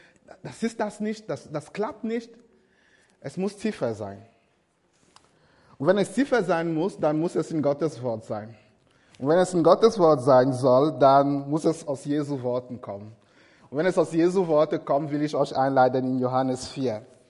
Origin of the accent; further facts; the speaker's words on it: Cameroon; 30 Jahre alt bin ich, aus Kamerun komme ich ursprünglich.